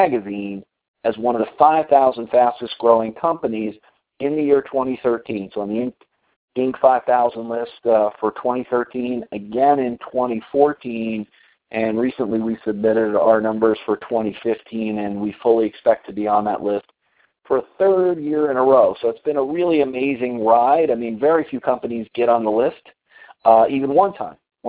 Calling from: Colorado, United States; I'm calling in from Colorado tonight.

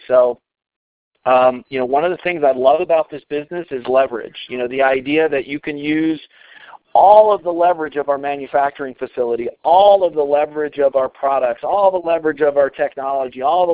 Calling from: Colorado, United States; I'm calling in from Colorado tonight.

